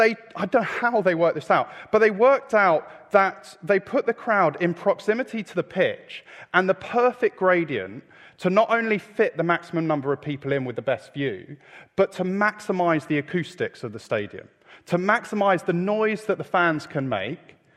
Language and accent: English; London, United Kingdom; I grew up in North London, so I'm allowed to be. I grew up near the stadium